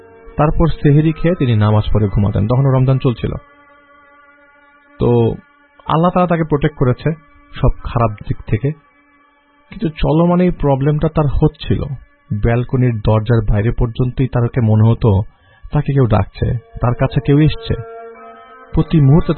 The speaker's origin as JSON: {"language": "Bangla", "country": "Bangladesh", "tie": "born or raised there", "moved": "yes", "lives_now": "Canada", "said": "ছোটবেলাটা আমার কেটেছে অনেক ভেতরের একটা গ্রামে, যেখানে এসব সংজ্ঞাহীন ঘটনা দেখতে দেখতে আমি অনেক বড় হয়েছি। তারপর একদিন এসে পড়লাম দুনিয়ার অন্য একটা প্রান্তে, আধুনিক দেশ বলা চলে। স্বস্তির একটা নিঃশ্বাস ফেললাম, ভেবেছিলাম বাংলাদেশের অনেক কিছু এখানে আর দেখার লাগবে না"}